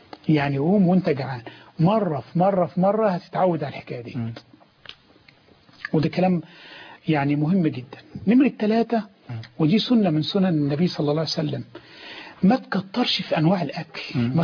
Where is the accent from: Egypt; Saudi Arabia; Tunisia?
Egypt; اللي هي الوجبه الرئيسيه عندنا في مصر هنا وبعض الدول الاسلاميه الاخرى.